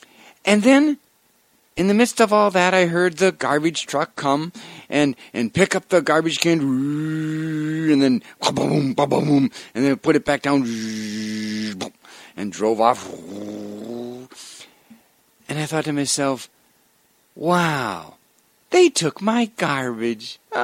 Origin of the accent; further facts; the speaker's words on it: Wisconsin, United States; I grew up in Wisconsin, and that's the state bird.